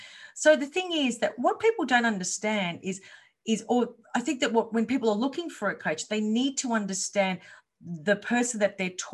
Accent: Australia; So I'm from Australia and I am a coach.

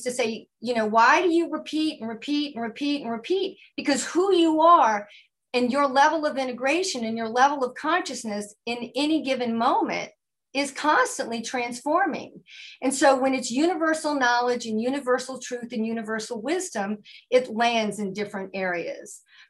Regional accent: New Orleans, Louisiana, United States; I'm from New Orleans. Katrina happens. I'm from New Orleans.

